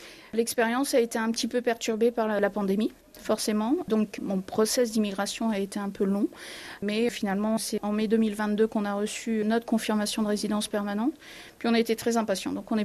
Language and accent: French; France; now in Canada; Je suis française, mais moi j'ai travaillé beaucoup à Luxembourg dans le domaine de la finance. Donc quand je suis arrivée au Canada